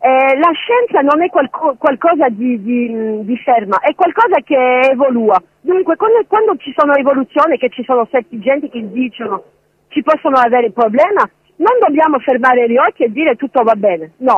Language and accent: Italian; France; vengo dalla Francia, oggi sono venuto in Italia